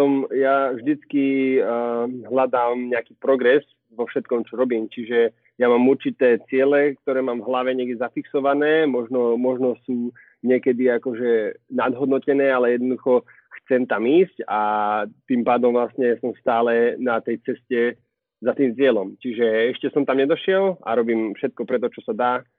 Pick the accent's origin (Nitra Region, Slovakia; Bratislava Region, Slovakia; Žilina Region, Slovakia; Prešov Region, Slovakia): Nitra Region, Slovakia; Nitra; tým, že sme boli z Nitry, obidvaja, ja a Braňo